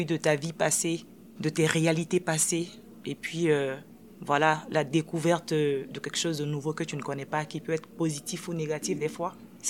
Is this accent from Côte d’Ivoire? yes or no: yes; Côte d’Ivoire; moved away as an adult; Je viens de la Côte d'Ivoire.